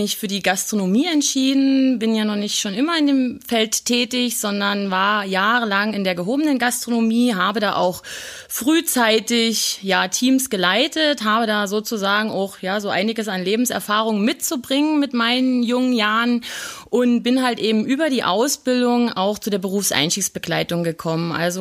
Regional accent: Löbau, Saxony, Germany; born there; Genau, ich bin hier in Sachsen geboren

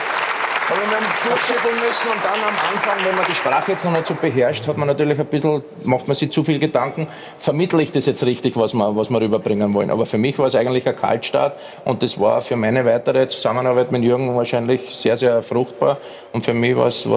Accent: Austria

